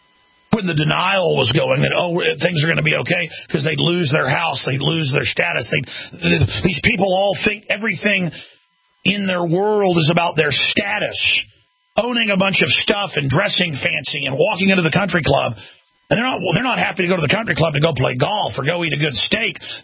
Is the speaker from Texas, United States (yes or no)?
yes; Dallas, Texas, United States; Now, I grew up in Dallas, folks. I've only seen tornadoes once in Austin.